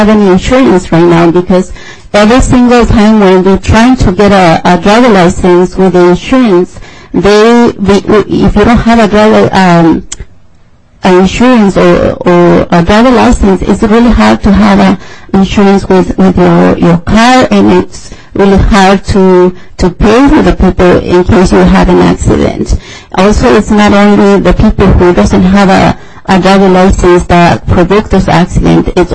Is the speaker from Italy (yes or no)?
no; Mexico; first language Mazahua; English is a second language; now in United States; I learned the English in here as my third language. My native language in Mexico is Mazahua.